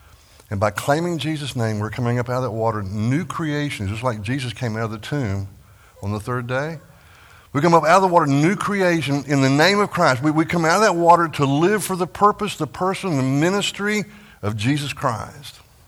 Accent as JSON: {"language": "English", "region": "Texas", "country": "United States", "tie": "born or raised there", "said": "I grew up in Texas and driving up and down I-35 in Dallas."}